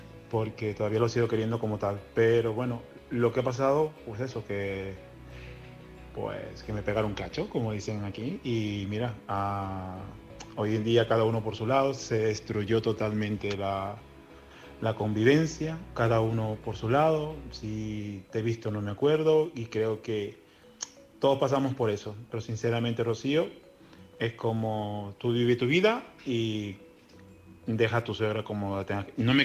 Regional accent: Venezuela; now in Spain; yo llevo aquí 30 años en España, yo soy de Venezuela, dejé mi familia materna y paterna en Venezuela, me vine, construí una familia aquí

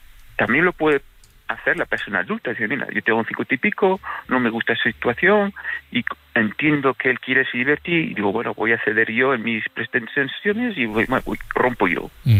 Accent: Gijón, Asturias, Spain; si quieres saber un poco más de dónde soy de Gijón.

